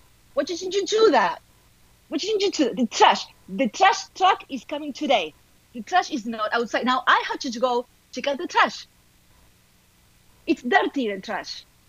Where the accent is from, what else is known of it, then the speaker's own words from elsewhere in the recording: Argentina; now in United States; location, I came from Argentina, right? So anything within the US is such a short trip away, right?